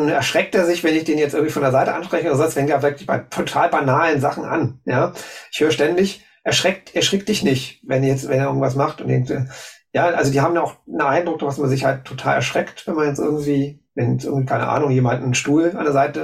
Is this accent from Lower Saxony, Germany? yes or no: no; Berlin, Germany; ich bin Berliner. Ja, also ich bin in Wilmersdorf, wer sich auskennt, ne? Also City, aufgewachsen. Okay. Ja. Bin dann mit 9 Jahren mit meinen Eltern nach Spandau gezogen. Das war damals noch 80er Jahre. Das heißt, damals noch war Spandau Stadtrand und Dorf.